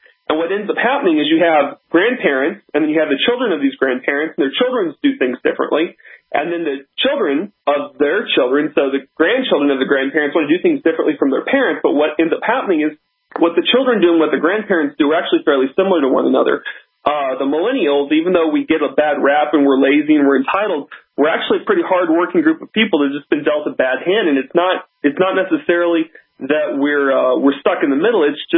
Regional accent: United States; moved away as an adult; now in Germany; Obviously, I'm an American calling you guys from Germany.

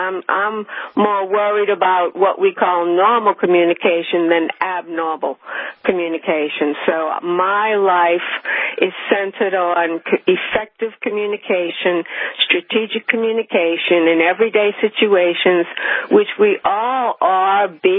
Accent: New Orleans, Louisiana, United States; Listen, I come from New Orleans, so we use all kind of words.

